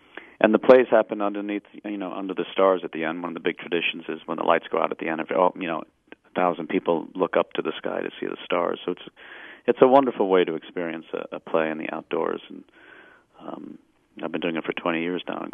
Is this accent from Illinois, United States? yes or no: no; New York City, New York, United States; I'm originally from New York City, and but I'm kind of an odd duck